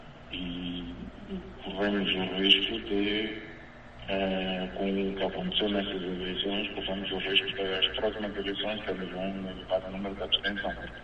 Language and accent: Portuguese; Mozambique; Infelizmente, como moçambicano, vou sempre tentar incentivar as pessoas para irem votar